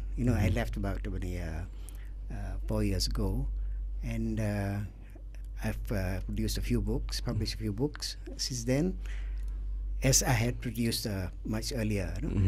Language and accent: English; Batu Pahat, Johor, Malaysia; Well, I was born in Batu Pahat, Johor, you know, and my secondary education, primary education were in Batu Pahat. Then for a while in Johor Bahru for my pre-university